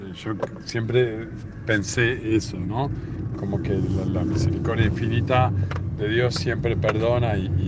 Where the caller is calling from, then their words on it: Quilmes, Buenos Aires Province, Argentina; de Quilmes